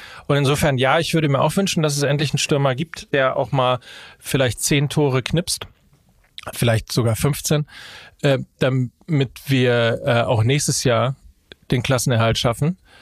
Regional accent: North Rhine-Westphalia, Germany; weil ich ja sehr katholisch groß geworden bin. Ich komme ja aus Ostwestfalen

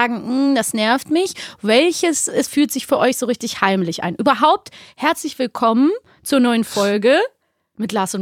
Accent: Cologne, North Rhine-Westphalia, Germany; Wir sind eine Kölsche Jungs.

